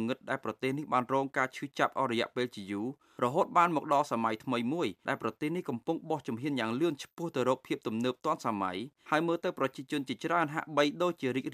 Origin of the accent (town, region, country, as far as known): France; born or raised there